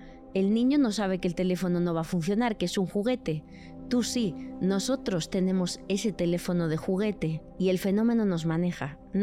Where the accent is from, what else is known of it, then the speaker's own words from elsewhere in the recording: Extremadura, Spain; Y entonces de repente vas a muchos pueblos de mi tierra, Extremadura, sí, España